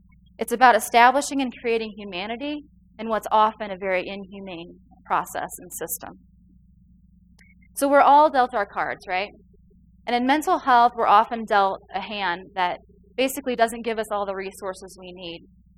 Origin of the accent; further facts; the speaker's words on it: Chicago, Illinois, United States; And so realize, people, I'm from Chicago.